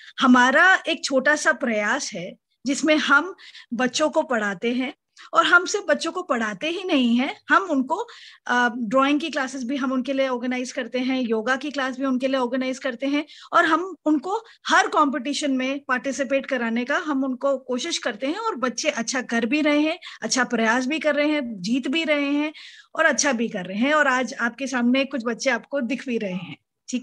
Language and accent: Hindi; Noida, Uttar Pradesh, India; और मैं नोएडा से हूँ।